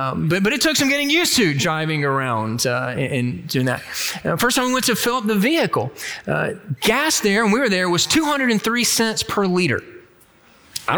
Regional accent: Georgia, United States; We're from Georgia. We don't do 22 degrees of anything, anywhere.

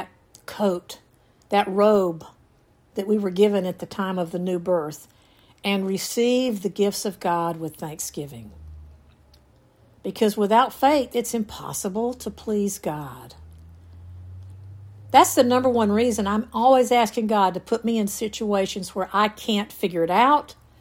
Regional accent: Georgia, United States; I'm from Georgia, man. I come from generations of farmers.

